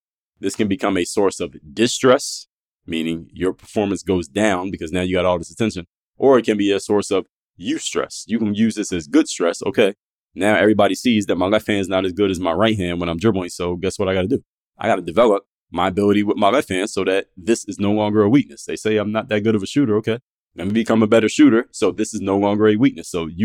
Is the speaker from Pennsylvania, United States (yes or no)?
yes; Philadelphia, Pennsylvania, United States; he was studying at Temple University, which is in my hometown, Philadelphia.